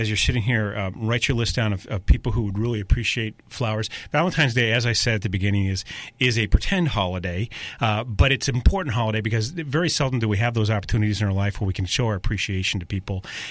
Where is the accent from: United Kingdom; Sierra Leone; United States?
United Kingdom; Scotland; because I'm Scottish, so I go for cost.